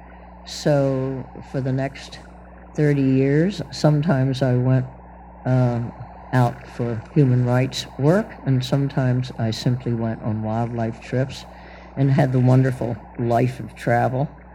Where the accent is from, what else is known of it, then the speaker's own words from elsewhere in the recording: United States; but the one which really changed my mind about being an American was when Susanna, my daughter, and I went to Valparaiso